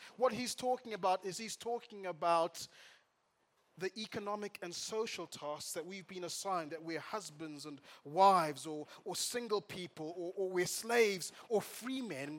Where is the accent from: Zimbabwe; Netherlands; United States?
Zimbabwe; When I was young, I grew up in Zimbabwe, and there was a time when people were leaving Zimbabwe in their droves.